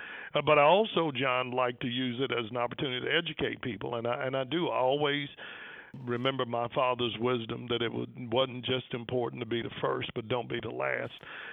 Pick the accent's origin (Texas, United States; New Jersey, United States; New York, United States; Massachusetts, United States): Texas, United States; Austin; I was this kid from Austin. I'd gone to Austin College. I didn't grow up in Dallas at the time.